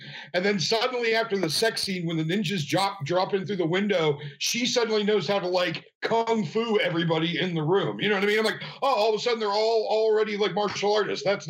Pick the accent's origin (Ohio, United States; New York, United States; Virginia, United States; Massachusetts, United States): Ohio, United States; It looked like where I grew up in Holmes County.